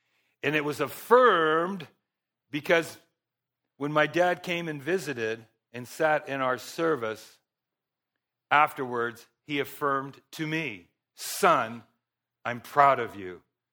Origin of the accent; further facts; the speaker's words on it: California, United States; I personally struggled growing up in Southern California, 9 brothers and sisters, including myself, the oldest boy